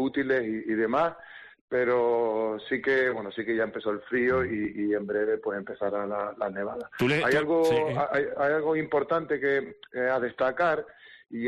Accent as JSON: {"language": "Spanish", "town": "Tenerife", "region": "Canary Islands", "country": "Spain", "lives_now": "Iceland", "said": "saben que soy de Tenerife y me preguntan, coño, y siendo de Tenerife, ¿cómo vives en Islandia, no?"}